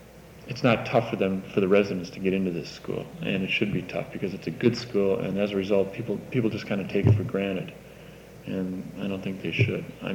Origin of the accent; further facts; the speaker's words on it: Luck, Wisconsin, United States; I come from Luck, Wisconsin, which is in Polk County, and I think many of the people that I went to high school with have never been out of Polk County.